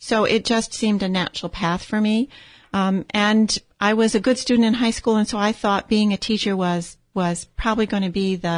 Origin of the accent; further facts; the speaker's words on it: Schenectady, New York, United States; And so I grew up near Schenectady, New York, and my dad worked at GE, and my mom was a school teacher.